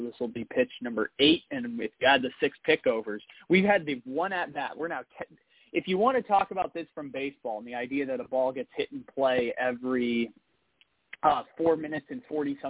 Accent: San Diego, California, United States; And so for me, growing up in San Diego and being 16 years old when the Chargers left San Diego

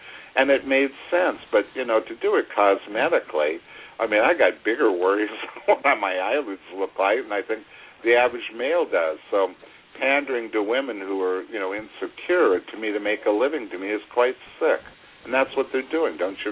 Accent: Hollywood, California, United States; This has been a problem in Hollywood since I was a child growing up in Hollywood.

